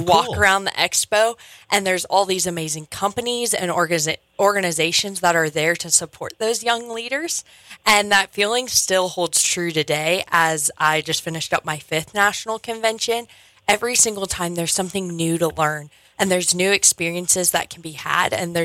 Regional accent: Pompeys Pillar, Montana, United States; I'm from Pompey Spiller.

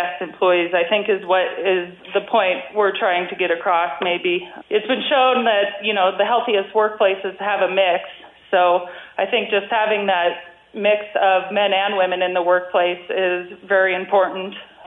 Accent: White Sulphur Springs, Montana, United States; I grew up here in White Sulphur Springs, so I was just working in town

